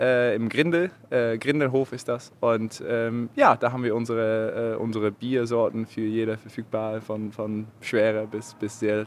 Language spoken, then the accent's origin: German; Netherlands; German is a second language; now in Hamburg, Germany; ich komme aus den Niederlanden